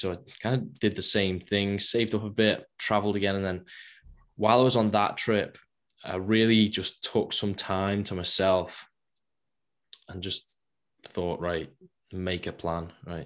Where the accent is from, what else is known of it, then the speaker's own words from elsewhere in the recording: Runcorn, North West England, United Kingdom; And so I had been training at my hometown gym in Runcorn with a few lads, my brother and a few lads that I went to school with.